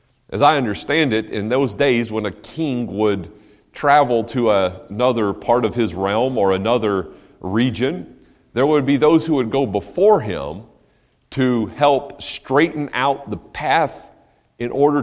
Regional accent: North Carolina, United States; I grew up in Western North Carolina in the Blue Ridge Mountains there.

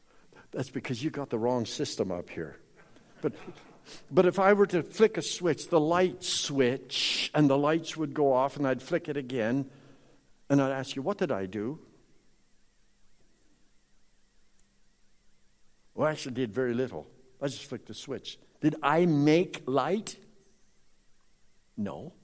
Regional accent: Canada; also born or lived in Minnesota, United States; now in United States; I'm Canadian.

